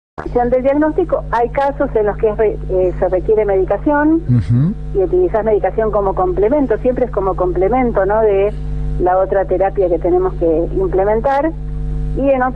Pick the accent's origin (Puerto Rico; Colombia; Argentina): Argentina; Rosario, Santa Fe; born there; now in Buenos Aires, Argentina; Cuento que soy rosarina.